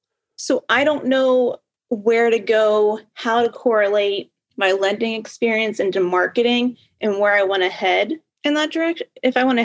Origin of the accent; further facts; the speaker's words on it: Cincinnati, Ohio, United States; I'm from Cincinnati, Ohio, and my occupation is lending, auto lending specifically.